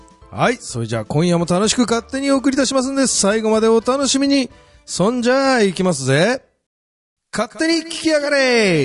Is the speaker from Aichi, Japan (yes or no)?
no; Hokkaido, Japan; moved away; 俺なんかもう北海道出身なんですけどもね、もうほら、もう何十年もね、こっちにいるとね